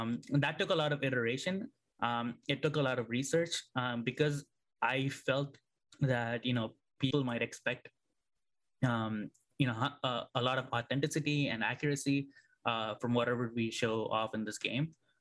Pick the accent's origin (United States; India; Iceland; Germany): India; when I was growing up in India